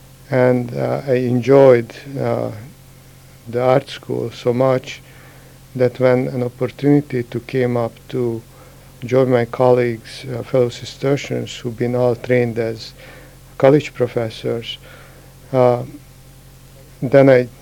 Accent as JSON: {"language": "English", "region": "Budapest", "country": "Hungary", "tie": "born or raised there", "moved": "as an adult", "said": "Well, I was born in Hungary, in Budapest, Hungary."}